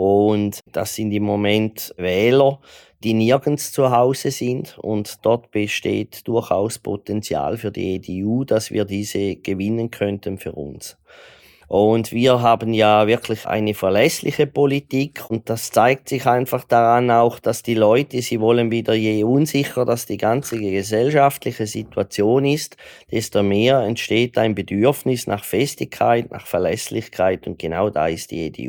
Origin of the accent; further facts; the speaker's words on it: Thurgau, Switzerland; im Thurgau, wo ich herkomme